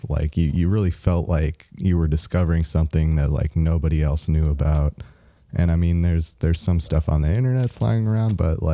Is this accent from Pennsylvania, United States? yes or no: no; Chicago, Illinois, United States; now in Bay Area, United States; I grew up in Chicago. Been out here, came out here in 2013, so going on 6 years.